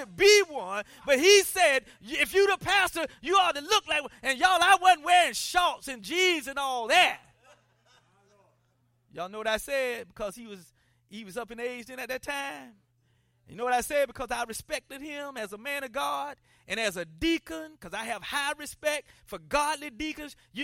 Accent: South Carolina, United States; I'm from South Carolina. I've heard a whole lot of idioms and sayings, but I had never heard that.

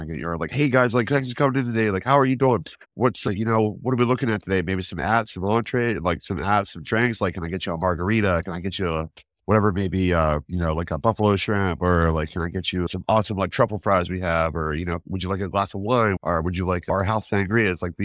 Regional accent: Pennsylvania, United States; growing up in Pennsylvania, I mean, Randy, you should know as well as I do that anything like made back home is comfort food

